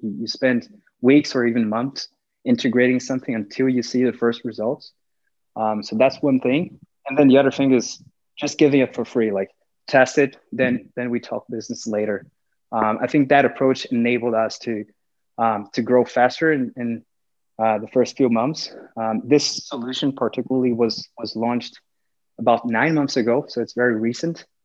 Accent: Brazil; moved away as an adult; now in United States; I'm originally from Brazil, and I moved up here to the US last year to launch the product here.

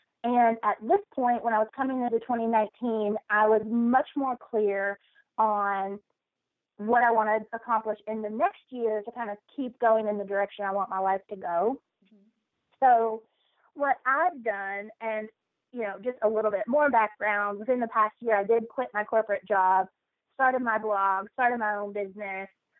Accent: Kentucky, United States; also born or lived in New York; So I am originally from Kentucky, Eastern Kentucky, a really small town. I met my husband during college, who's from New York. So I lived in New York for 7 years. And about a year ago now, we moved back to Kentucky.

